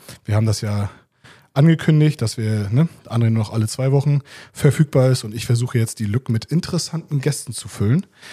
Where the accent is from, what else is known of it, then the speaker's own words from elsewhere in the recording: Schwerin, Mecklenburg-Vorpommern, Germany; ich komme auch aus Schwerin.